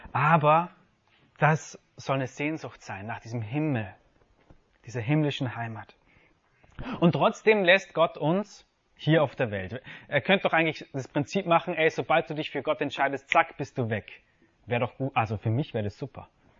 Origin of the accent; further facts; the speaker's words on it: Papua New Guinea; also born or lived in Africa / Austria / Germany; now in South Tyrol, Italy; ich bin in Afrika geboren, bin laut Pass Österreich, habe da auch ein bisschen gelebt, aber in Papua-Neuguinea aufgewachsen, war in Deutschland zum Studieren und bin jetzt in Südtirol.